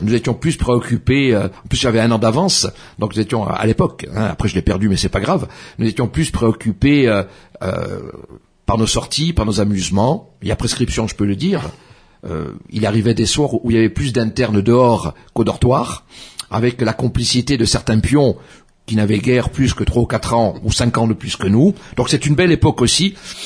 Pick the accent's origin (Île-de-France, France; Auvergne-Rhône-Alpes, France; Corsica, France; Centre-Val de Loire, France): Corsica, France; Calvi; born there; donc je suis né à Calvi